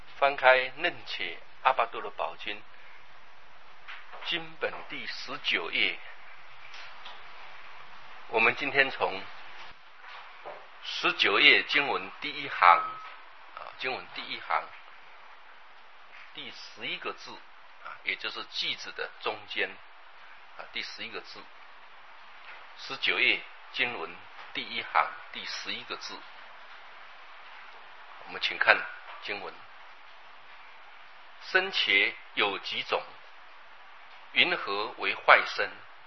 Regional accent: China; 我们中国人喜欢简单

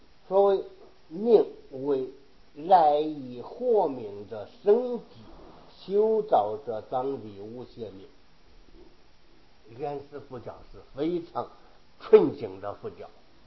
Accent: China; 而我们中国人所说的神是什么呢？就是鬼道里边的一部分。

